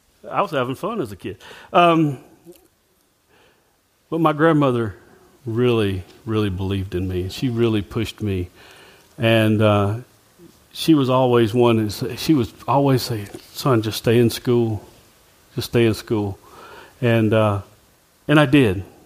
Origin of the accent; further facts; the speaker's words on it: Mississippi, United States; now in San Diego, United States; I grew up in the South and nothing Mississippi, and now I'm in San Diego, California